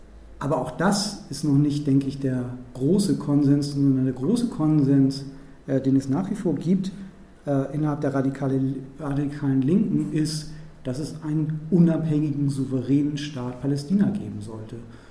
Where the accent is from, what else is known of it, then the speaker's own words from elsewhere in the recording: Hamburg, Germany; now in Berlin, Germany; Ich komme ja aus Hamburg, ich war mittendrin.